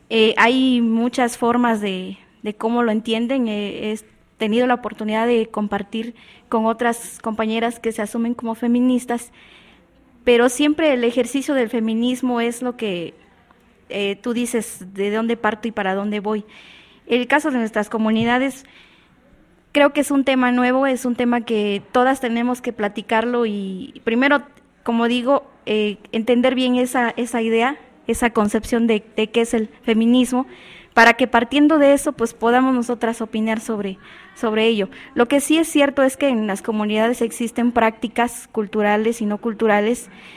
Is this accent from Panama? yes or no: no; Mazatlán Villa de Flores, Oaxaca, Mexico; Vengo de Mazatlán, Villa de Flores, una comunidad indígena también